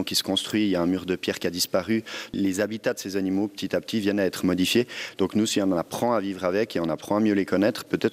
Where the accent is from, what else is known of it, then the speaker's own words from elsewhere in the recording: Switzerland; même chez nous en Suisse